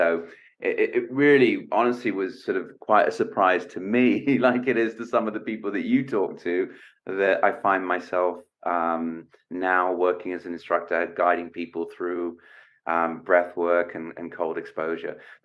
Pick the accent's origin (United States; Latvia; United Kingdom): United Kingdom; England; I'm from England, and it gets, you know, not super cold there. It's not like the Arctic, but it does get cold.